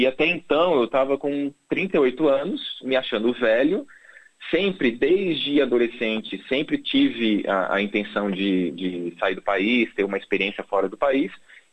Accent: Brazil; now in Melbourne, Australia; nós dois somos brasileiros, somos estudantes internacionais aqui na cidade de Melbourne

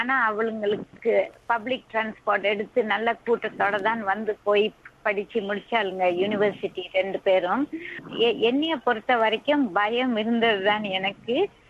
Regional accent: Malaysia; now in Australia; நான் மலேசியால பிறந்து வளர்ந்து வசிச்சு வந்து இங்க ஆஸ்திரேலியால ஏறக்குறைய 20 வருஷம் இருக்கிறேன்.

